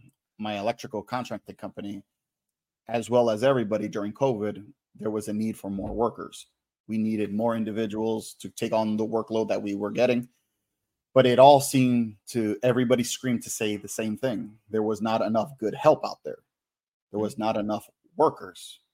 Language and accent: English; Queens, New York, United States; now in Connecticut, United States; So born and raised in Queens, that's where everything started. But currently right now in Connecticut